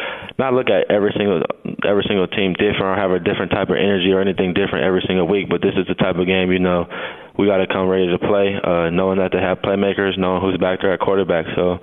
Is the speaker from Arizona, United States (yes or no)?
yes; Arizona, United States; We're both from Arizona.